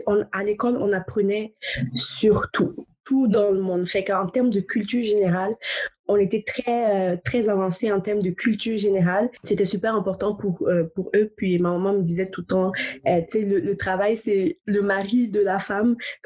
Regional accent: Burkina Faso; moved away as an adult; now in Canada; Fait que je suis originaire du Burkina Faso, qui est un petit pays en Afrique de l'Ouest. Alors, fait que j'ai vraiment grandi, je suis née là-bas, j'ai grandi là-bas jusqu'à mes 18 ans

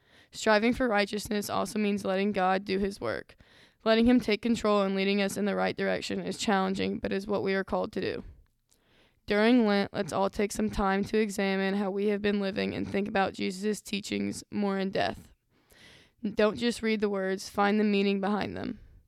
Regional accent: Louisville, Kentucky, United States; I'm a senior from Louisville, Kentucky.

